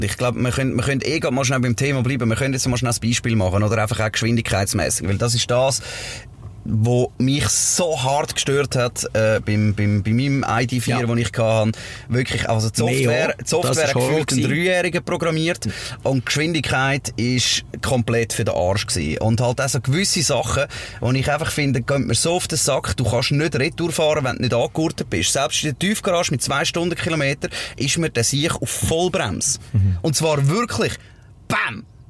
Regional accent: Switzerland

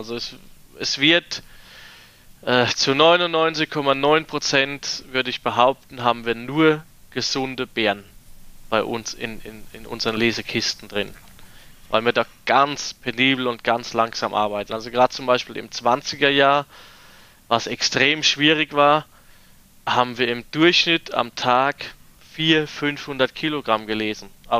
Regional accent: Rhineland-Palatinate, Germany; also born or lived in Wachau; ich komme als Quereinsteiger aus der Pfalz

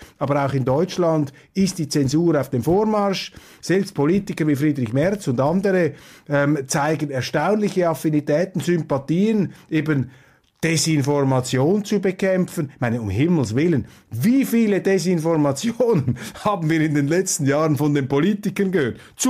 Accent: Switzerland; Und wenn Sie von mir als Schweizer noch einen Tipp bekommen wollen, dann sage ich Ihnen, mehr Schweiz wagen

